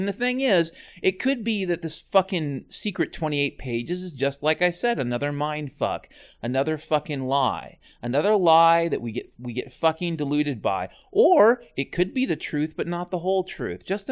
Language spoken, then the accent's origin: English; United States; if I had one word to describe how I felt, really, as an American since 9/11